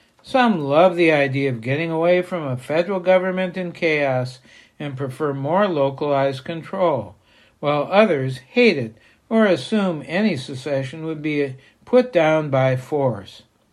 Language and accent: English; Maine, United States; But given the animosity by much of the federal government toward my home state of Maine currently, I'm giving it another look.